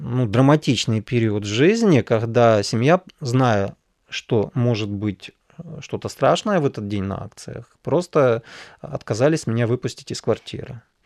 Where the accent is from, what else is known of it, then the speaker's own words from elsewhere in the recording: Luhansk, Luhansk Oblast, Ukraine; born there; Я говорю, да я свій, я типу луганчанин.